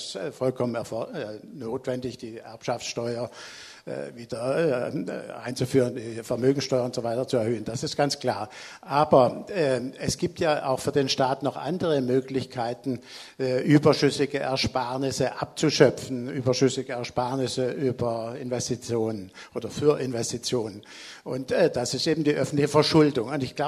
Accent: Baden-Württemberg, Germany; Ich komme aus Baden-Württemberg.

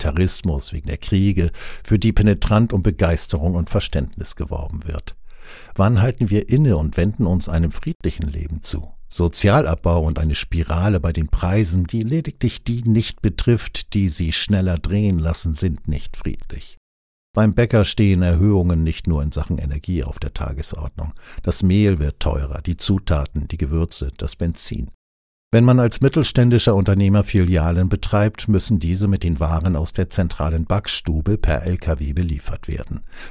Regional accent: Plauen, Saxony, Germany; in meiner Heimatstadt Plauen in der großen zentralen Einkaufsmeile mitten in der Altstadt

